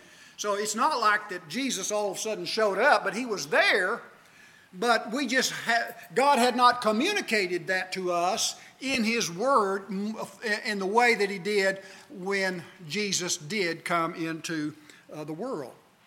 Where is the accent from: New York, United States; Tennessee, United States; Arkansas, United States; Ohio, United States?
Arkansas, United States; Shirley; Now, I grew up in Churches of Christ, and I was a little boy in the Church of Christ in Shirley, Arkansas.